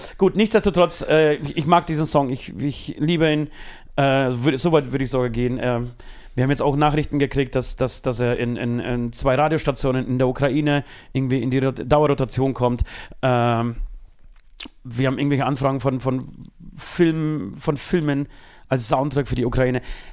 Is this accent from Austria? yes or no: no; Poland; ich bin in Polen aufgewachsen, Katholikenrate bei 99,99999%.